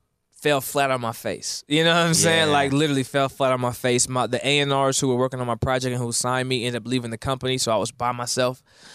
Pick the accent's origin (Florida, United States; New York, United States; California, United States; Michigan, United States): California, United States; I'm from Cali, born and raised in the Bay, Cali kid.